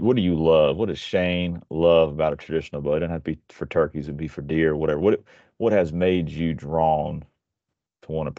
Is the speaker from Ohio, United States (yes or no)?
no; Georgia, United States; At least that's what I've experienced growing up in Georgia.